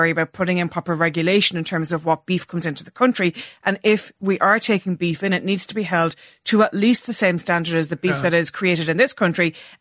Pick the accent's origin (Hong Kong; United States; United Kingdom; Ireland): Ireland; I have to say, as an Irish person, I've never fully understood it.